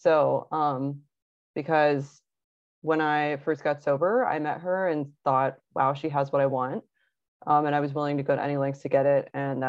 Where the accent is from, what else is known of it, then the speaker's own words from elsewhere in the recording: Akron, Ohio, United States; born there; But yeah, so I was born in Akron, Ohio, the hometown of AA.